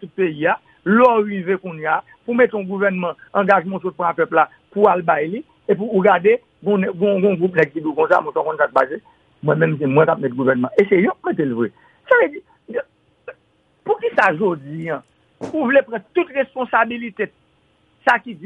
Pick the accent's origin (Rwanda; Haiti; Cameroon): Haiti; Je suis un haïtien